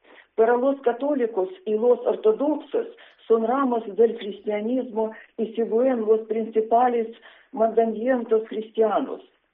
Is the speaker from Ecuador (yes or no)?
no; Kharkiv, Kharkiv Oblast, Ukraine; Spanish is a second language; moved away as an adult; now in Palencia, Spain; Soy ucraniana y viví en Kharkiv, una ciudad cerca de la frontera con Rusia.